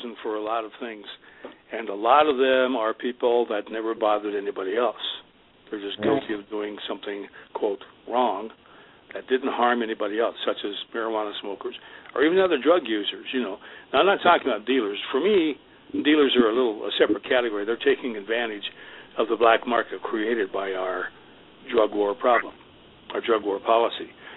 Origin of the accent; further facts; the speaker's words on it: Colorado, United States; But with the successes in Colorado, which I was heavily involved in, being my home state